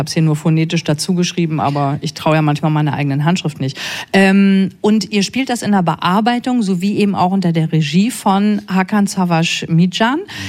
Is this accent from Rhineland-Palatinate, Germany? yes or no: no; Münster, North Rhine-Westphalia, Germany; aber ich bin ja aus Münster, das ist ein bisschen weiter